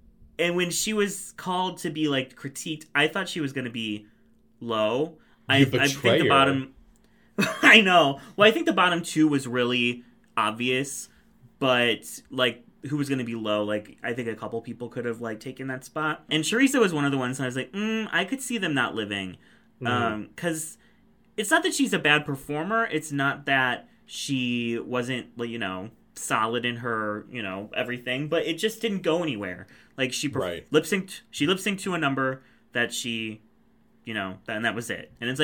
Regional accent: United States; me, it's me, I'm stupid American.

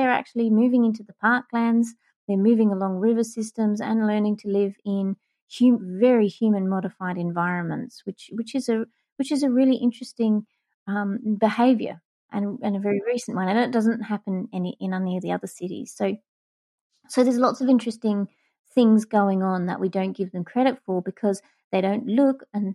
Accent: Australia; as an Australian

